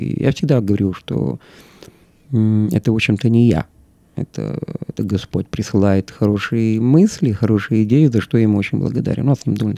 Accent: Odesa, Odesa Oblast, Ukraine; я родился в Одессе.

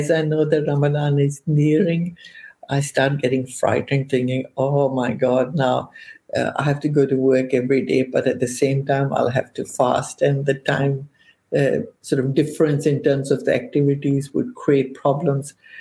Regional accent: Pakistan; when I was growing up in Pakistan

